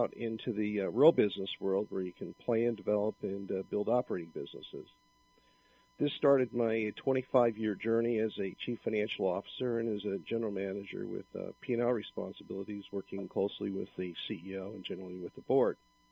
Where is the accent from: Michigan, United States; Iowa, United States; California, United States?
Iowa, United States; We're a Midwesterner. I grew up in a successful family business in rural Iowa.